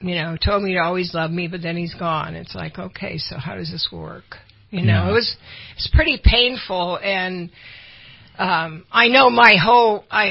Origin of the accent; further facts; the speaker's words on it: San Francisco, California, United States; I grew up in San Francisco, and of course most of you know San Francisco is hills up and down